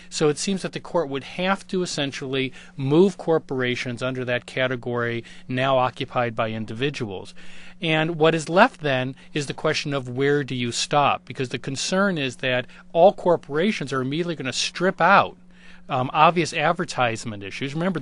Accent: Chicago, Illinois, United States; Well, you're only asking me because I am from Chicago.

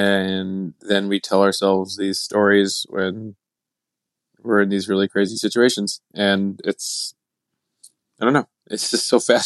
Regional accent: New Milford, New Jersey, United States; I grew up in New Milford, New Jersey. That's where I was until I was like eight

